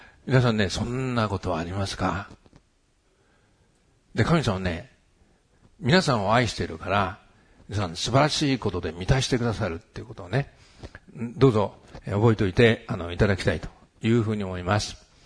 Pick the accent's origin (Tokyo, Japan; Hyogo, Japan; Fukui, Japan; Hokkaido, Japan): Tokyo, Japan; Gotanda; born there; 私、五反田ってとこで生まれたんです。ね、東京のね、五反田に来たんですね。で、多分ね、この辺に家があったと思いますね。